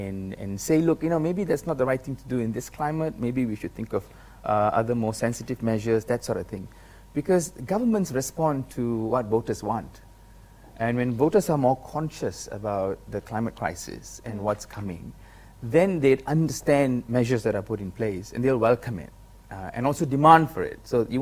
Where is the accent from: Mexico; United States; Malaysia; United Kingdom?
Malaysia; Penang; we are both from Penang